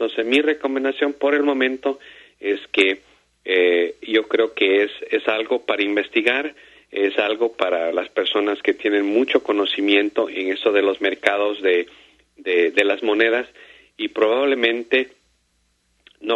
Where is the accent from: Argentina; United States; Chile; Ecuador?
Ecuador; En mi país, el Ecuador, usamos el dólar.